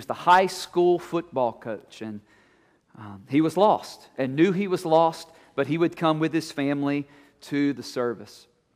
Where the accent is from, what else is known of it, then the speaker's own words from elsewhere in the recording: Franklinton, Louisiana, United States; growing up in Franklinton, Louisiana, growing up in First Baptist Church, Franklinton, Louisiana